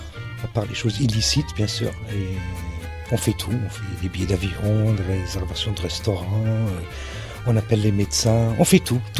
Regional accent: Italy; also born or lived in Scotland; now in Monaco; Je suis un Italien né en Écosse.

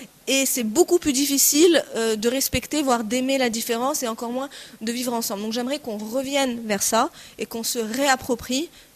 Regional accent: Morocco; je suis une femme, je suis marocaine, je suis française, méditerranéenne, maghrébine, arabe, musulmane

